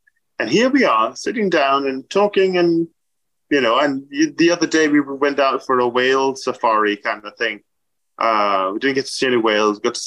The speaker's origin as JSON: {"language": "English", "town": "Bornholm", "region": "Capital Region of Denmark", "country": "Denmark", "tie": "born or raised there", "said": "Like, I grew up in Bornholm, it's a small island."}